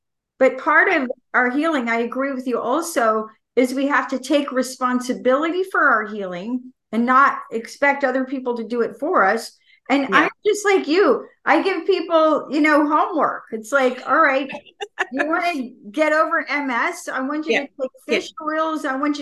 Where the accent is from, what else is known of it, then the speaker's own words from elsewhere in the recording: Savannah, Georgia, United States; I grew up in Savannah out in the sunshine.